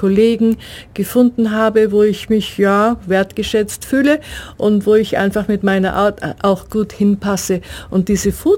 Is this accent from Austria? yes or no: yes; Salzburg, Austria; now in Germany; Ich lebe sehr, sehr gerne in Deutschland, aber speziell in der letzten Zeit denke ich immer öfter an Österreich, an meine Heimat, an das Salzburger Land.